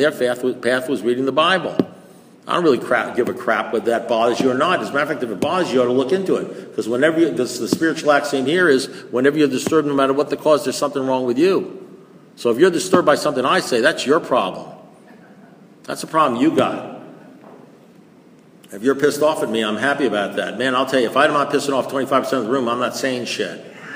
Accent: Great Neck, New York, United States; You know, I came from Great Neck, New York and, you know, Saddle Rock and Kings Point.

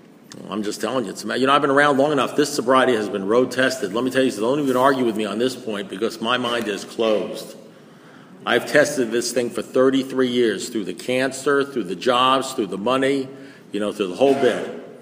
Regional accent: Great Neck, New York, United States; You know, I came from Great Neck, New York and, you know, Saddle Rock and Kings Point.

